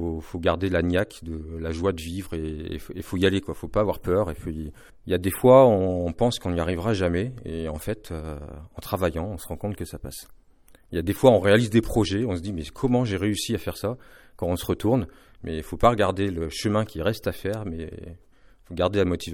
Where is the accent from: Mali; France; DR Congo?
France; Voiron, Auvergne-Rhône-Alpes; also born or lived in Saint-Martin-d'Hères / Lyon; j'ai toujours habité là. Je suis né à Voiron. Enfin, à Saint-Martin-d'Hères, mais j'ai toujours vécu à Voiron.